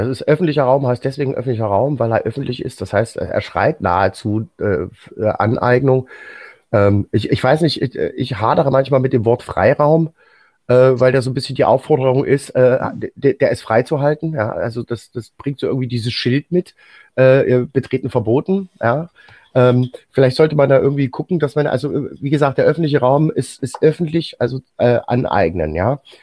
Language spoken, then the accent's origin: German; Erfurt, Thuringia, Germany; born there; ich wohne zwar jetzt gerade nicht mehr in Erfurt, aber ich bin gebürtiger Erfurter.